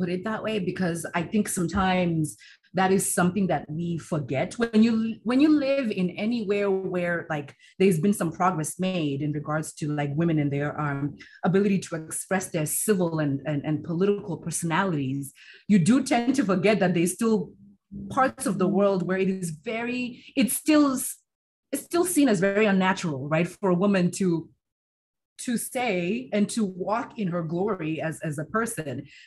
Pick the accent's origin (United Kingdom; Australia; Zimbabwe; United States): Zimbabwe; So I, growing up in Zimbabwe